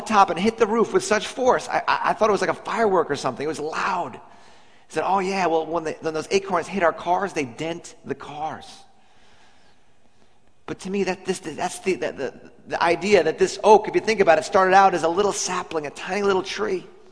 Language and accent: English; Nicaragua; We're from Nicaragua, so we go way back.